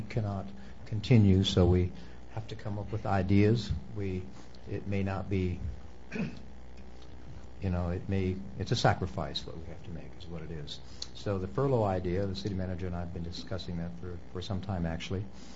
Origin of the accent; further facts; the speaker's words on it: Ohio, United States; including my hometown to a certain degree in Ohio.